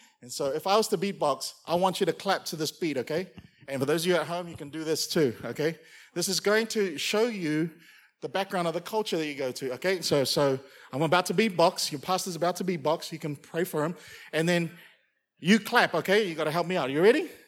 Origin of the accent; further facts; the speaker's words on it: Auckland, New Zealand; moved away as an adult; now in Singapore; So for those of you who don't know, I'm Samoan. Grew up in New Zealand, in Auckland. And then in 2004, I moved to, 2006, sorry, I moved to Singapore to marry Tina, my wife.